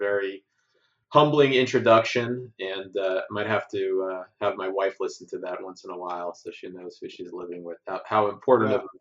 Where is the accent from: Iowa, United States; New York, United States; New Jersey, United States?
New Jersey, United States; I'm only 33. So I grew up in New Jersey, and I played sports, ran track, played some football